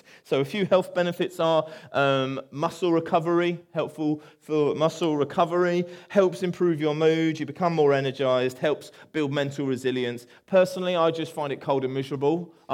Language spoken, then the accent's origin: English; Chertsey, South East England, United Kingdom; moved away as an adult; now in Chichester, United Kingdom; So I grew up in Chertsey, and then I moved. It's nearly 20 years ago that I moved to Chichester to go to university.